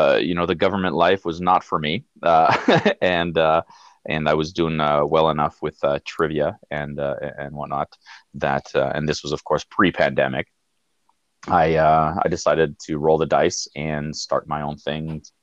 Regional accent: Ottawa, Ontario, Canada; also born or lived in Trois-Rivières; So I grew up in Ottawa. I was actually born in Trois-Rivières, but I grew up in Ottawa.

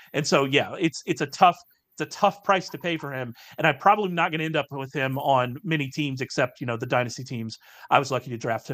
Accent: Texas, United States; So well, I'm from the land of Cajuns in Texas

